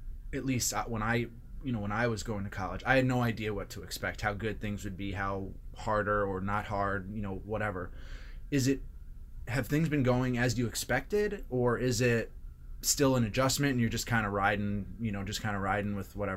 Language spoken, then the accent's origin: English; Connecticut, United States; I'm from Connecticut, but I do know that it's a stark contrast.